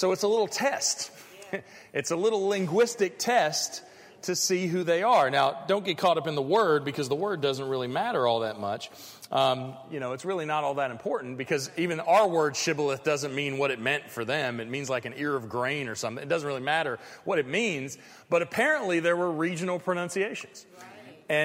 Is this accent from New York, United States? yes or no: no; Pittsburgh, Pennsylvania, United States; accent: Western PA; So, and I grew up in Pittsburgh, and I can tell a Western PA accent like that. Okay? Now I've lost it all